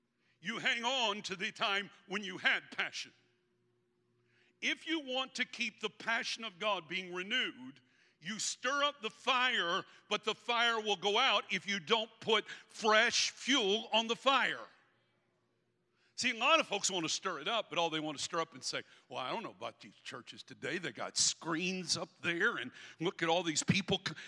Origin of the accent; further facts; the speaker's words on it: Guthrie, Oklahoma, United States; born there; I went to high school in this not far from here, Northwest Classen. I was born in Guthrie.